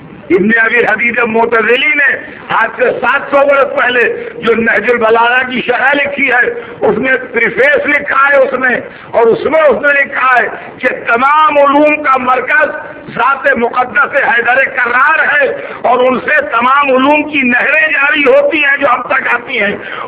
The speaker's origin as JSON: {"language": "Urdu", "town": "Lucknow", "region": "Uttar Pradesh", "country": "India", "tie": "born there", "said": "اس لیے کہ اردو ہماری مادری زبان ہے نا، ہم لکھنؤ میں پیدا ہوں گے، ہم سے اردو کی غلطی ہونا بہت مشکل ہے."}